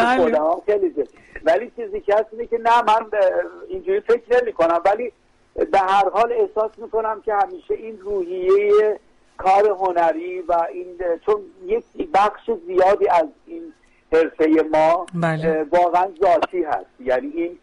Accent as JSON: {"language": "Persian", "town": "Tehran", "region": "Tehran Province", "country": "Iran", "tie": "born there", "also_born_or_lived": "Yazd", "said": "خود من ولی متولد تهرانم و خب به هر حال بیشتر سالها اینجا بودم و اونجا بودم"}